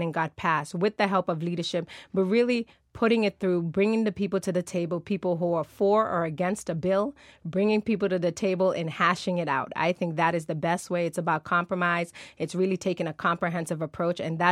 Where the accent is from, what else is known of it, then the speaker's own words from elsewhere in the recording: Boston, Massachusetts, United States; You know, I'm a native Bostonian. I'm born and raised in Dorchester, from Upham's Corner to Lower Mills